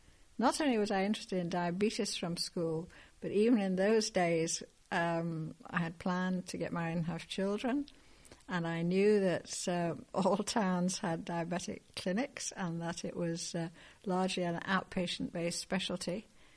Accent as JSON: {"language": "English", "region": "Yorkshire and the Humber", "country": "United Kingdom", "tie": "born or raised there", "said": "Well, I was born in Yorkshire and brought up there. My father was Irish."}